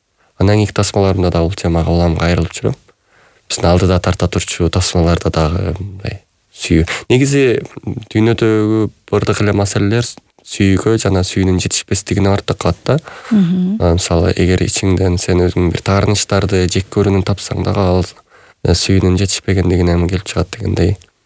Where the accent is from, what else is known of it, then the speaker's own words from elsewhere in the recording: Osh Region, Kyrgyzstan; чоңойгом. Атам Алайдагы музыкалык драма театрынын көркөм жетекчиси жана биздин айылда Жошоолу айылдык айылында элдик театр негиздеген.